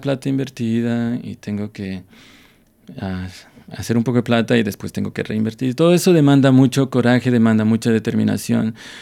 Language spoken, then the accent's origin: Spanish; Ecuador; si es que soy ecuatoriano